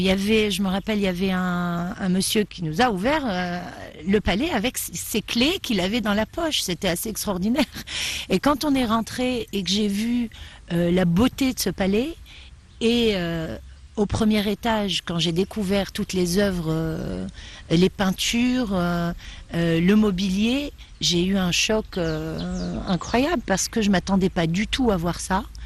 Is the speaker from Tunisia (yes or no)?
yes; Tunisia; Comme mon nom ne l'indique pas, oui, je suis tunisienne